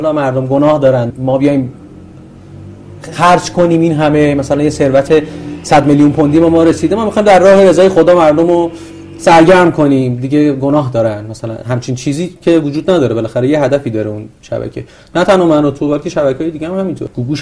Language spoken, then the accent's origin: Persian; Iran; من به عنوان یک ایرانی قبل از اون برنامه هم تصمیم داشتم وقت زمانی که درسم تموم بشه برگردم به ایران